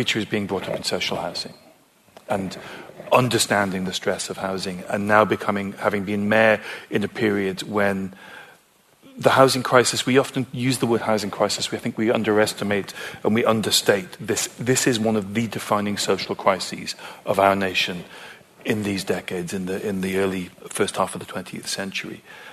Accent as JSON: {"language": "English", "region": "North East England", "country": "United Kingdom", "lives_now": "Bristol, United Kingdom", "said": "As a Nigerian Geordie living in Bristol"}